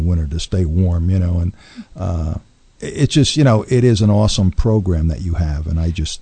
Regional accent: Brooklyn, New York, United States; born there; I was born in New York, in Brooklyn.

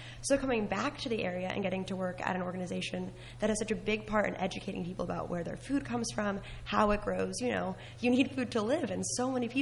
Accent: Union Township, New Jersey, United States; So I'm from Hunterdon County. I grew up in Union Township. I went to North Hunterdon High School, graduated, and then went to school in Pittsburgh.

